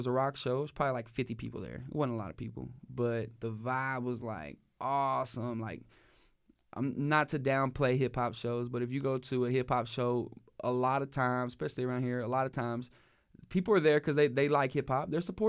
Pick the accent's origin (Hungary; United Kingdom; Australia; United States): United States; Waco, Texas; And growing up in Waco or around Waco in this area, over time, you've seen the music evolve.